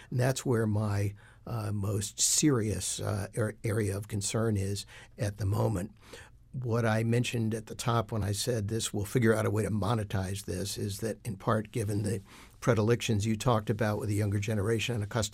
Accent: Rochester, New York, United States; including the papers I grew up with in Rochester

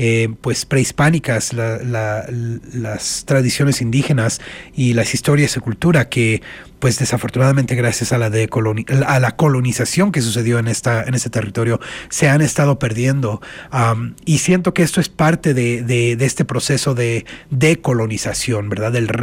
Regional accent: United States; yo soy chicano y, bueno, podríamos hablar de la historia de la palabra, pero me di cuenta que al crecer aquí y vivir aquí la mayor parte de mi vida

